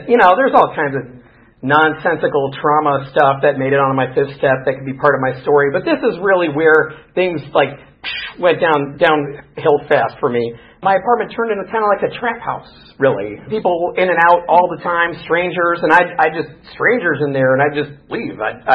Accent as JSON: {"language": "English", "town": "Chicago", "region": "Illinois", "country": "United States", "tie": "born or raised there", "said": "I'm from Chicago. That's where I grew up."}